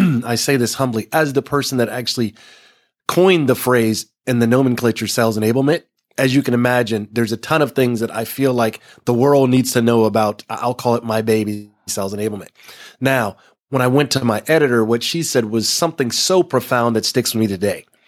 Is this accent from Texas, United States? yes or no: yes; Texas, United States; I've been a Cowboys fan my entire life, you know, growing up in Texas